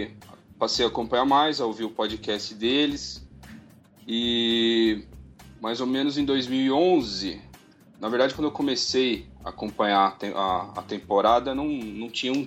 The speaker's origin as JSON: {"language": "Portuguese", "town": "São José dos Campos", "region": "São Paulo", "country": "Brazil", "also_born_or_lived": "Jacareí", "said": "Sou de São José dos Campos, nascido em Jacareí, que é cidade vizinha, mas hoje eu moro aqui em São José dos Campos."}